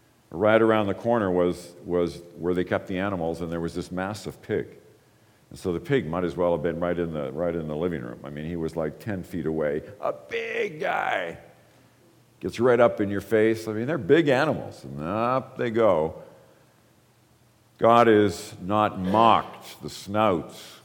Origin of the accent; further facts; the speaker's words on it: Ireland; We often think, as an Irishman, I think, well, they must come from Ireland.